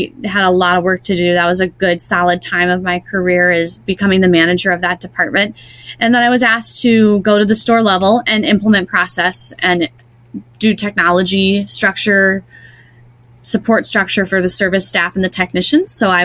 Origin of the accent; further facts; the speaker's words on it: Sioux Falls, South Dakota, United States; moved away as an adult; now in Minneapolis, United States; And my first day in Minneapolis, I moved here from Sioux Falls, South Dakota to go to school.